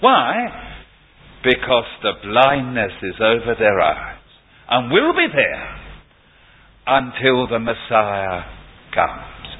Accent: London, United Kingdom; accent: Cockney; I didn't like that because I'm a Cockney.

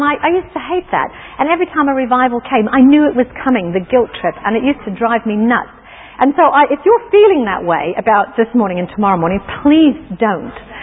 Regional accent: United States; I grew up in the States, and in a tradition where we used to have what we call revivals.

